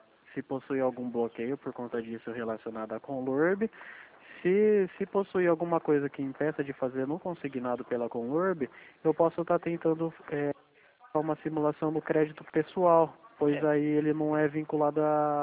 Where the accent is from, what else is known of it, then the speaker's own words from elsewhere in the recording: São Paulo, Brazil; Eu sou daqui de São Paulo.